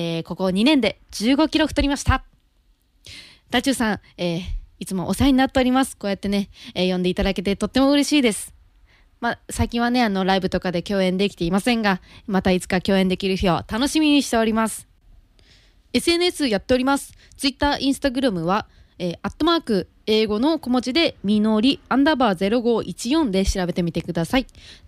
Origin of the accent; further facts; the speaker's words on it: Fukushima, Japan; 私、福島県出身の25歳、誕生日は1月30日です。